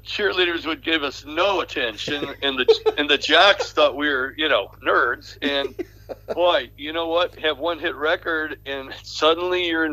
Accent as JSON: {"language": "English", "town": "Berwyn", "region": "Illinois", "country": "United States", "tie": "born or raised there", "said": "We're kids from Berwyn, you know?"}